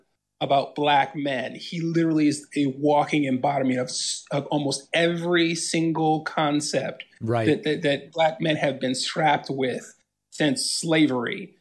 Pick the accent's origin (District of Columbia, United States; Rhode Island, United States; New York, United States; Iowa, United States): District of Columbia, United States; Washington; No, Washington, D.C., born and raised, born in Howard University Hospital, went to Howard University.